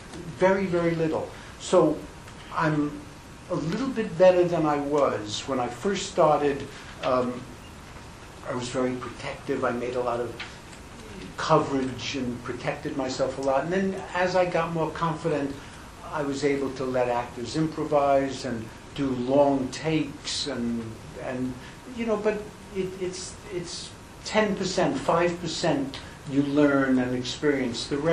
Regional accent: Brooklyn, New York, United States; I grew up in Brooklyn, not that far from Larry, and I never knew New York as it really existed.

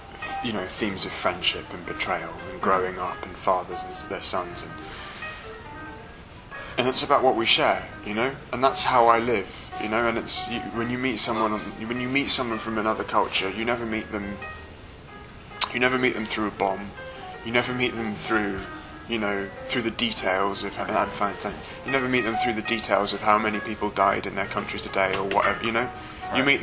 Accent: London, United Kingdom; when people ask me where I'm from, the most comfortable thing I have saying really is that I'm British and I'm a Londoner. But I'm also, I say British Egyptian, but I'm a Londoner, you know, because London's my home.

